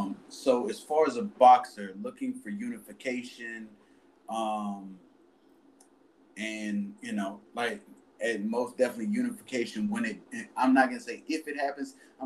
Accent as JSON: {"language": "English", "region": "Michigan", "country": "United States", "said": "Yes. Yes, I'm also originally from Michigan."}